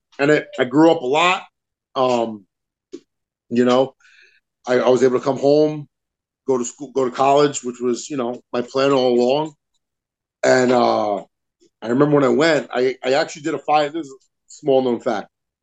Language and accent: English; New Jersey, United States; I'm like, "Hey, I'm from New Jersey." You know, as a kid, you know, you relate to that kind of thing.